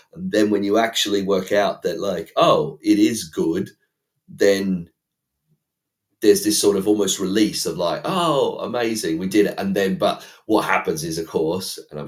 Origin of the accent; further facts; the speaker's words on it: Australia; But let's say because I am Australian